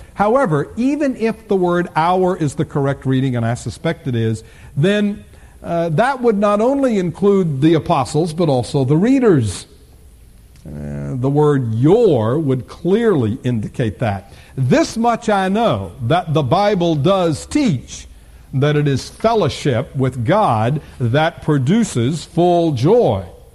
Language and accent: English; Florida, United States; moved away as an adult; also born or lived in Tennessee / Texas; Now, you understand, I grew up in Florida, and it didn't snow at all, and I went to college in Tennessee and in Texas, and when it snowed, it had the courtesy to leave.